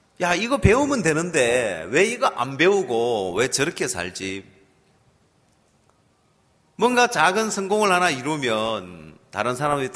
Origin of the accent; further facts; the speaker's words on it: South Korea; 저는 한국 사람이라고 강사로 초청을 했더라고요.